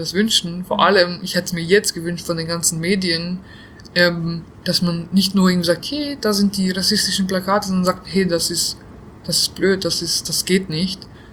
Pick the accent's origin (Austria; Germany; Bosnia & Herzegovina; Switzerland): Bosnia & Herzegovina; wir waren halt so mit Freunden alle, wir sind alle aus Bosnien